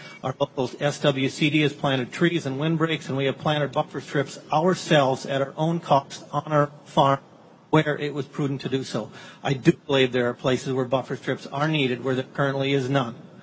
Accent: Johnson, Minnesota, United States; But I am from Johnson, Minnesota.

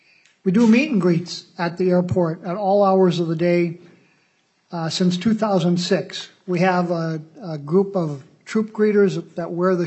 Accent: International Falls, Minnesota, United States; born there; I was born in International Falls and spend most of my summers there

